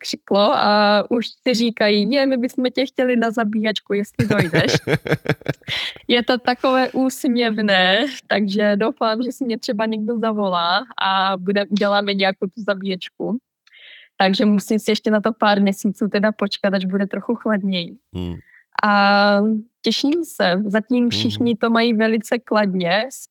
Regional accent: Slovácko, Czechia; Tak, vyrůstala jsem na Slovácku, takže my jsme byli už oplené kojení tím folklorem a krojema.

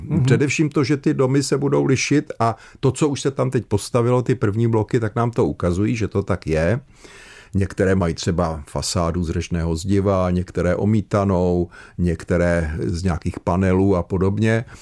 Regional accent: Prague, Czechia; za mýho dětství v Praze bylo kolem stovky, dneska jich je asi 5

